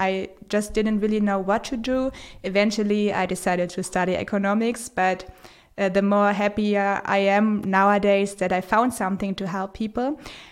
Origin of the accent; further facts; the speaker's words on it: Berlin, Germany; Yes, so I grew up in Berlin. I grew up, I would say, in a very German bubble. So I went to a German school.